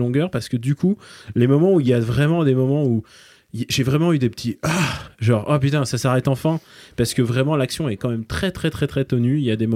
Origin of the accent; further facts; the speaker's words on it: Paris, Île-de-France, France; Alors moi, en tant que Parisien, j'ai eu vraie satisfaction